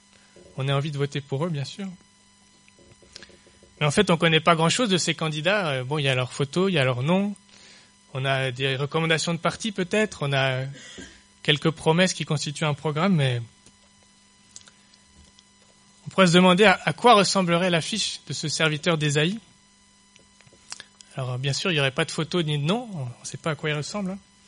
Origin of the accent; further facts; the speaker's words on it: France; Je suis français de l'étranger, donc je n'ai pas le droit de vote